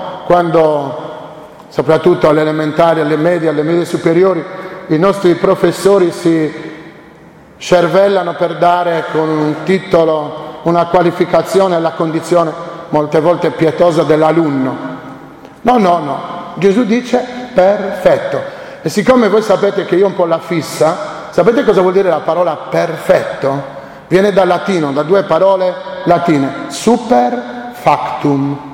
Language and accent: Italian; Sardinia, Italy; Noi siamo sardi, abbiamo dietro di noi una certa cultura, un certo tipo di cultura.